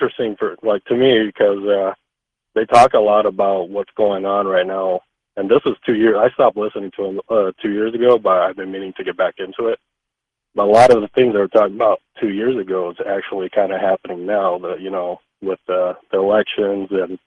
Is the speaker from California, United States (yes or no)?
yes; California, United States; I'm actually from California. I've been living out here for a couple of years.